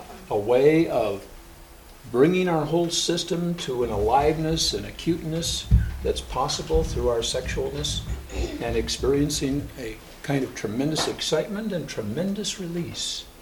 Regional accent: Portland, Oregon, United States; from Portland, Oregon.

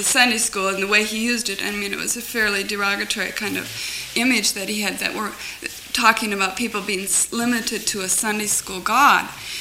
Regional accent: Moorpark, California, United States; I am from Moore Park, California.

